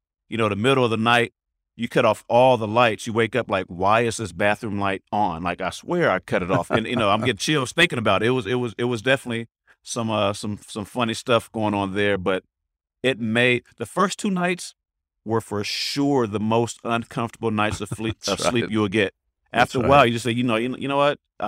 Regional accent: California, United States; but they all knew I'm from the Bay.

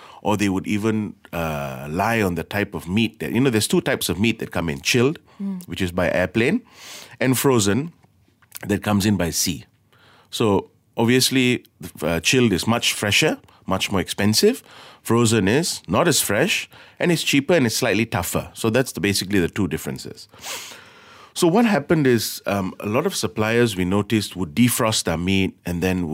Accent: London, United Kingdom; So when, especially in London, when I grew up in London, there was a lot of dishes that we came by.

